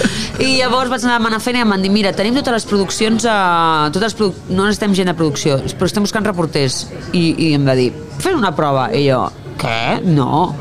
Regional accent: Barcelona, Catalonia, Spain; jo sóc de Nou Barris i era el que tenia més a prop

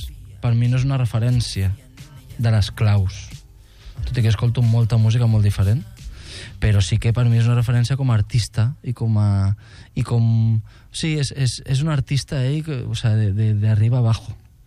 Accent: Valencia, Valencian Community, Spain; moved away; mon pare és de València, uh-huh, jo he nascut en València, i a mi me connecta més el valencià que el català, però bueno, que porto aquí 25 anys i podria cantar en català perfectament.

